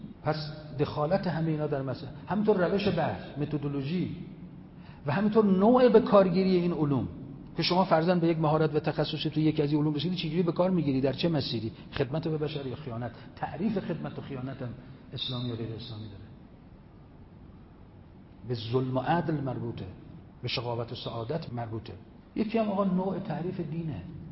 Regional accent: Iran; من از ایران آمدم، ما مسلمانیم. شیعه

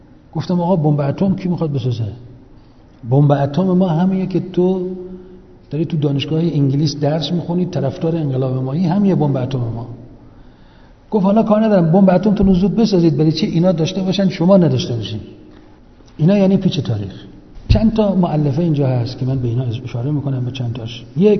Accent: Iran; گفت کجایی هستی، گفتم ایران.

